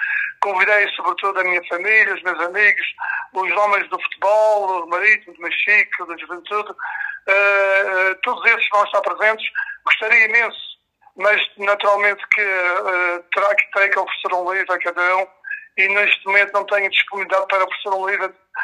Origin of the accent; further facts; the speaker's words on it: Mexico; as minhas raízes essas que são de Gaula, os meus pais são de Gaula, fixaram-se depois em México e eu e os meus irmãos nasceram em México. Depois é uma passagem pela minha infância, também em México